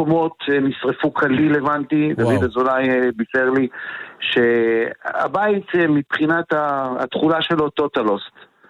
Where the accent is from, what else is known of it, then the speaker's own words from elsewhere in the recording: Kiryat Shmona, Northern District, Israel; now in Metula, Israel; אני הגעתי מקריית שמונה, אני יליד 68, ואני יודע מה זה קטיושות